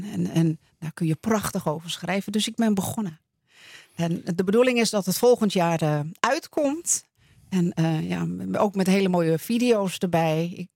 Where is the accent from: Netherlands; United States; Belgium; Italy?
Netherlands; Amsterdam, North Holland; born there; En ik ben hier geboren in Amsterdam. Amsterdam-West.